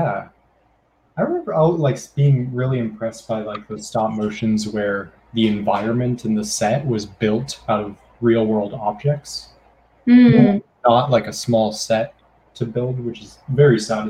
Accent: Arizona, United States; Yeah, well, I grew up in Arizona, so I didn't really know what a beach was.

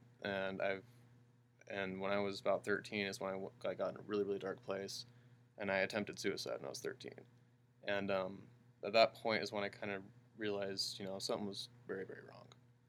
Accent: Utah, United States; And, you know, I grew up in Utah not being Mormon, and which is very, very difficult.

